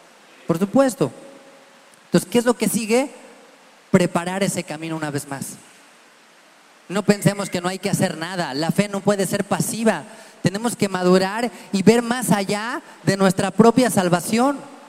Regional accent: Mexico; como mexicanos somos re buenos

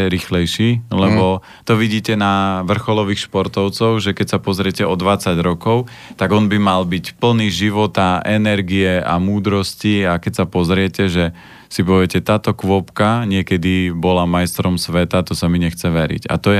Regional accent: Žilina Region, Slovakia; now in Bratislava, Slovakia; ja som z Oravy

